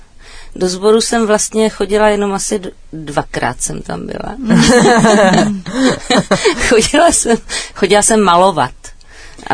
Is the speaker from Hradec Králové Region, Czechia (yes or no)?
no; Turnov, Liberec Region, Czechia; born there; also born or lived in Příšovice; No já jsem se narodila v Turnově.